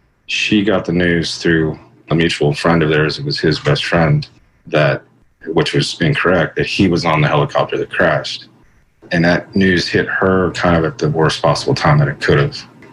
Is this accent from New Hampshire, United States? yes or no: no; San Antonio, Texas, United States; He was born and raised there in San Antonio, my hometown in Texas